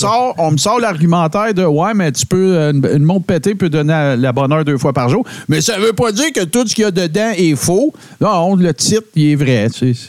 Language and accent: French; Quebec, Canada; je viens du Témiscamingue, que ma famille, c'est tout ou presque des chasseurs, mes chums, que la ville ferme quand la chasse arrive